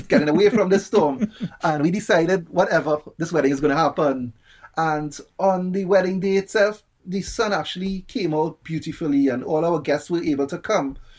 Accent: Trinidad & Tobago; now in United Kingdom; As you know by now, I'm from Trinidad and the Caribbean and a music producer, basically.

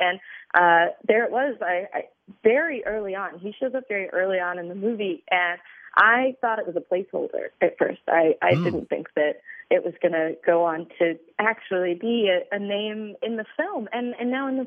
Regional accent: Kansas City, Missouri, United States; the awesome filmmaking community that I grew up in Kansas City

